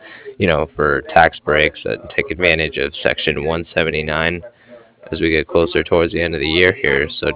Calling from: Cardiff, Wales, United Kingdom; I was calling from Cardiff

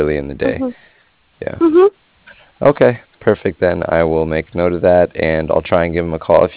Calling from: Cardiff, Wales, United Kingdom; And I was calling from Cardiff. That's C-A-R-D-I-F-F, like Frank.

